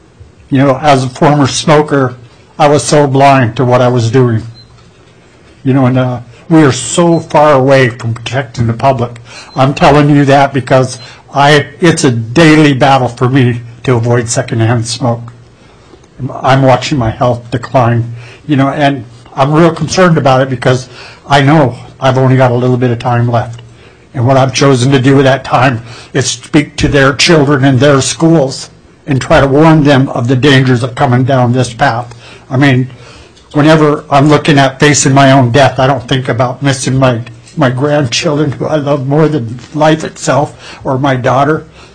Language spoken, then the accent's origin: English; Juneau, Alaska, United States; I was born and raised here in Juneau, Alaska.